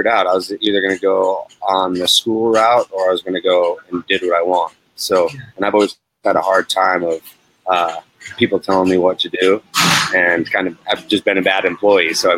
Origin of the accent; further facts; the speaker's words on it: Montana, United States; So growing up in Montana and then, you know, living in 11 different cities